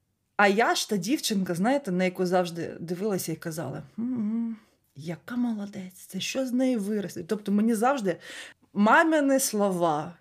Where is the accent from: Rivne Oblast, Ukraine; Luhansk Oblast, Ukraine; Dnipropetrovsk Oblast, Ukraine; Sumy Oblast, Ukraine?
Luhansk Oblast, Ukraine; Lysychansk; мама просто б не потягнула, наприклад, якщо б я з Лисичанська поїхала навчатися в Харків.